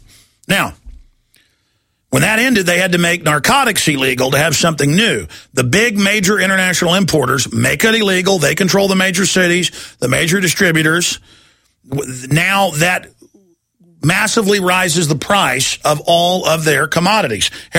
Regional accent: Rockwall, Texas, United States; also born or lived in Austin; You know, I grew up in Rockwall, Texas. My last few years of high school were here in Austin.

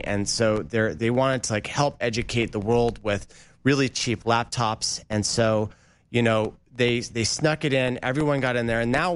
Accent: Oregon, United States; Yeah, so I'm from Oregon originally, and last year was a really bad year for fires

